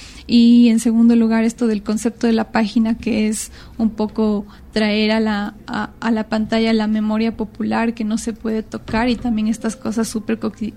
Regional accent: Quito, Pichincha, Ecuador; al fin y al cabo yo también soy quiteña y yo también quiero inmiscuirme en la discusión y los temas de la ciudad

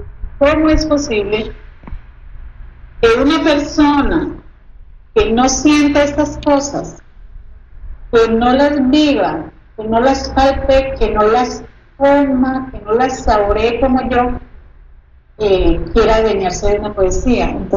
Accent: Medellín, Antioquia, Colombia; O sea, para mí, Antioquia, Medellín, es de lo mejor que hay.

